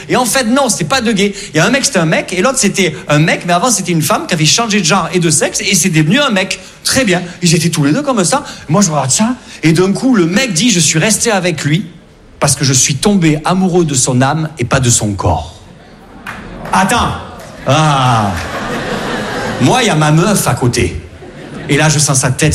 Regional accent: Perpignan, Occitanie, France; Nous, moi je viens de Perpignan, à Agen, on a un fou du village.

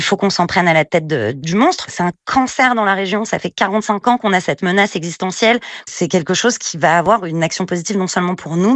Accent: Paris, Île-de-France, France; moi j'ai grandi à Paris, donc on grandit pas avec l'idée qu'on va se faire bombarder

